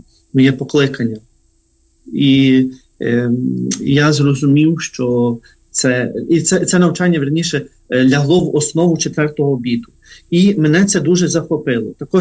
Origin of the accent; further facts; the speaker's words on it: Zarvanytsia, Ternopil Oblast, Ukraine; Ми родиною виросли в Зарваниці.